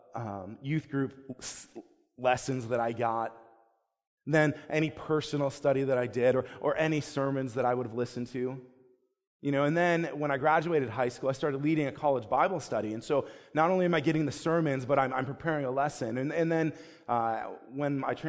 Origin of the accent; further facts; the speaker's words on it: Buffalo, New York, United States; I have some really fond memories, especially of the church that I grew up in Buffalo. I was at that church till I was 16